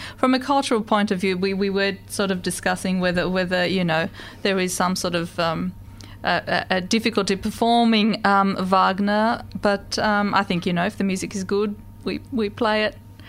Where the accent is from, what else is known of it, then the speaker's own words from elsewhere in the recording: Israel; I am Jewish, I come from Israel.